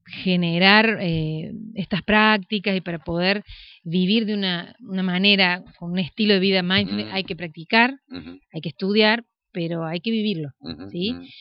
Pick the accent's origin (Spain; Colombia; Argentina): Argentina; Córdoba; now in Concordia, Argentina; yo soy licenciada en psicología, yo soy recibida de la Universidad Nacional de Córdoba, soy de Córdoba.